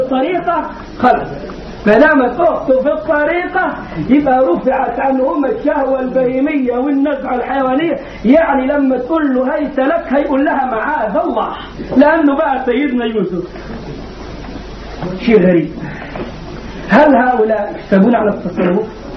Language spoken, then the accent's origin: Arabic; Egypt; الجماعة اللي بيعملوا الموالد عندنا في مصر للاولياء حاسبين التواريخ مظبوط